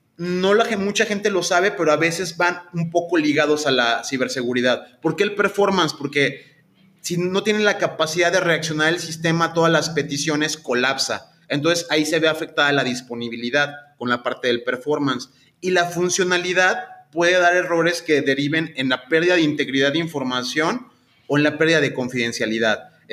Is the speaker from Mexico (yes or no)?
yes; Mexico; No es sentirte menos como mexicanos